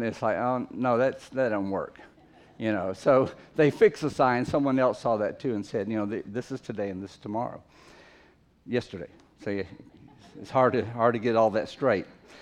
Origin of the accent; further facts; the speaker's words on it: Fiji; I grew up in the Fiji Islands several years of my life, and as an adult lived there a long time.